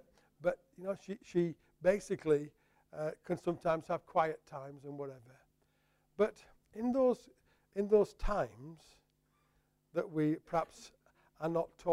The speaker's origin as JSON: {"language": "English", "region": "Yorkshire and the Humber", "country": "United Kingdom", "said": "It's not my natural temperament as a Yorkshireman."}